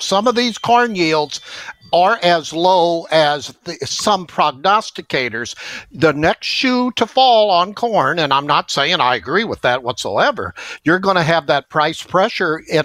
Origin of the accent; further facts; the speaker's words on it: Illinois, United States; And I was in Illinois, my hometown, over the weekend, and I saw just horrible looking crops.